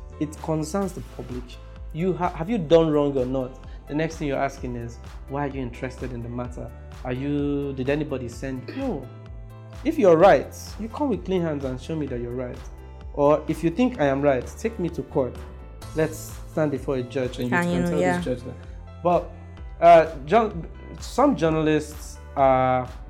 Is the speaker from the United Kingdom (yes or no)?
no; Nigeria; As a Nigerian, that's it.